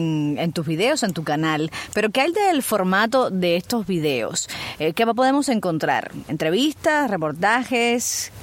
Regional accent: Sancti Spíritus, Cuba; Como yo soy de antiespíritu, ¿no? Yo entro en el saco ese de orientales que les gustaba La Habana

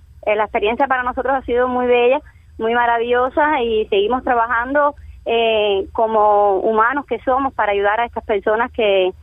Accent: Pinar del Río, Cuba; ahí como somos de Pinar del Río, nos empezamos a relacionar más

